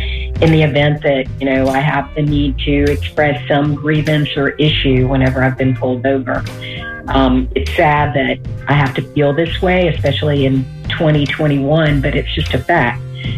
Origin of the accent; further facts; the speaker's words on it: Columbia, South Carolina, United States; I'm from Columbia, South Carolina. As a black woman living in South Carolina